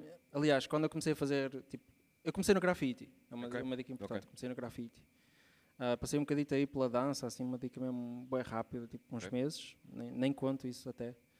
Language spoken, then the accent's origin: Portuguese; Felgueiras, Porto, Portugal; Sou de Felgueiras.